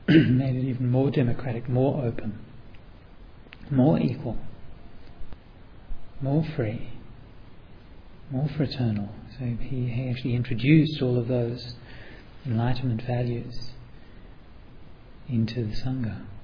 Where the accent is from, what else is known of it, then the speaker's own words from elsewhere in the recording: Australia; growing up in Australia